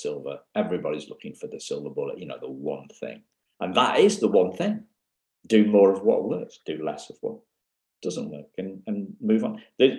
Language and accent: English; United Kingdom; We're not good. We're British, okay? We're not very good at modesty.